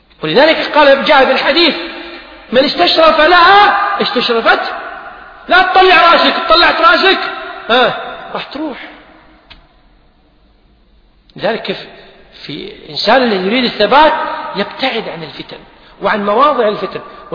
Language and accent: Arabic; Kuwait